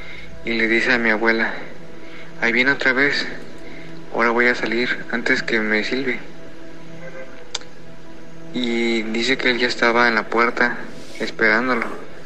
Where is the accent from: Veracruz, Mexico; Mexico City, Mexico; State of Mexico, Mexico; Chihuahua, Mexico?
Veracruz, Mexico; Papantla; de Papantla, Veracruz.